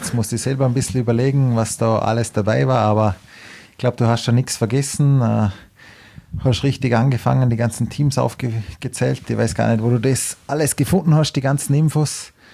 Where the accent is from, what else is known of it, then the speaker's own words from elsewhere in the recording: Hohenems, Vorarlberg, Austria; born there; Ja, ich immer nach Hohenems, wo ich geboren bin, sind so 20 Kilometer nach Bregenz.